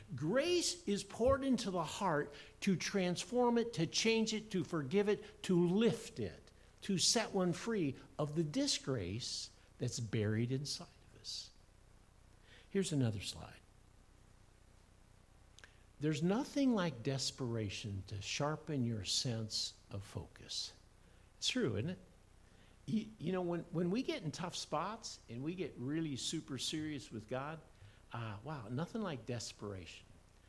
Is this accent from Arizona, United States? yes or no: no; Iowa, United States; So as a kid growing up in Iowa, went through a confirmation class at through United Methodist Church.